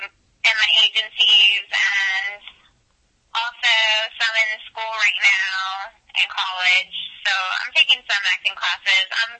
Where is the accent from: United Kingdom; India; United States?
United States; El Paso, Texas; I'm from El Paso, Texas. It's not too far away from Austin